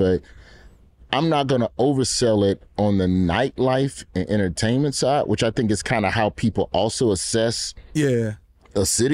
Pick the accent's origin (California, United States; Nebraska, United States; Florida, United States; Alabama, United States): Alabama, United States; Birmingham; I'm from Birmingham. There's a lot of culture and barbecue.